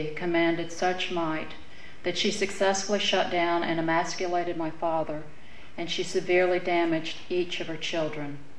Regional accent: Dallas, Texas, United States; I grew up in Dallas, Texas, fourth of six children born to parents whose ancestors had been pioneers and community leaders

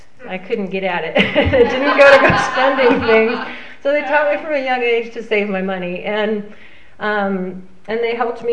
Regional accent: Wisconsin, United States; born there; I was born in Wisconsin. I'm an only child.

